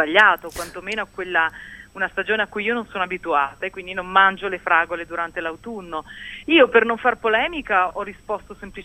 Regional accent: Iran; Ho vissuto e sono cresciuta in Iran

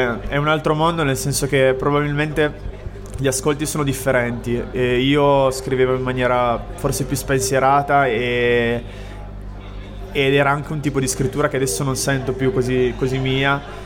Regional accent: Mondovì, Piedmont, Italy; Diciamo che sono tutti delle mie parti. Io sono di Mondovì e ci conosciamo da anni.

